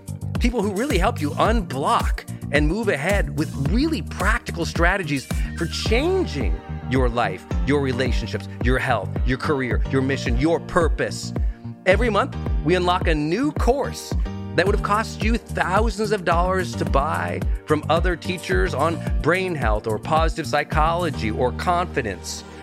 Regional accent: Montana, United States; Now, I'm from Montana, and one day, my mom's friend was over at the house

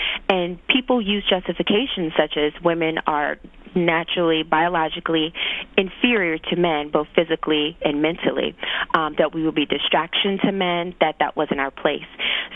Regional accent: Petersburg, Virginia, United States; So I was born and raised in Petersburg, Virginia, pretty meager beginnings. I was raised by my grandmother. I like to say I had a very traditional Southern childhood.

